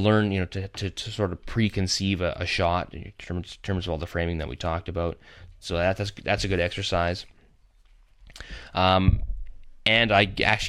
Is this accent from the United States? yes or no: no; Canada; I'm a photographer, I'm from Canada.